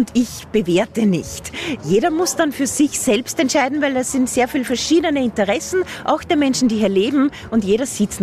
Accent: Parndorf, Burgenland, Austria; Ich wohne daneben, ich selbst bin aus Parndorf, bin mit dem Ding hier aufgewachsen

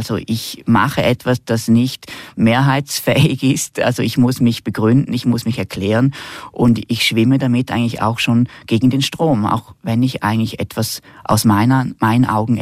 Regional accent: Rheineck, St. Gallen, Switzerland; Also ich bin eigentlich an der Grenze aufgewachsen, an der Grenze zu Vorarlberg in Rheineck.

